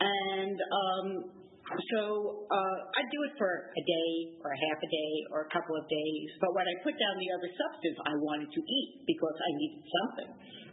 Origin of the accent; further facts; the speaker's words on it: New York City, New York, United States; So, my story is I grew up in New York City.